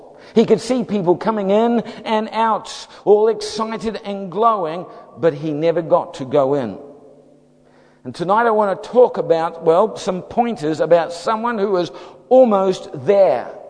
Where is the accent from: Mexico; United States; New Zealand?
New Zealand; So let me be uncharacteristically upfront with you as a Kiwi.